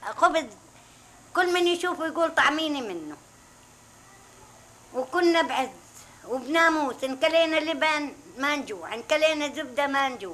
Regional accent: Palestine; moved away; من جينا من فلسطين لليوم كنا فلسطين مسعدين بطرشنا وبأرضنا وبسعادتنا ومبسوطين

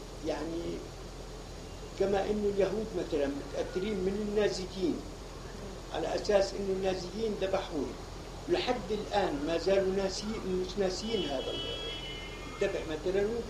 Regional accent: Palestine; إحنا فلسطينيين مشتتين

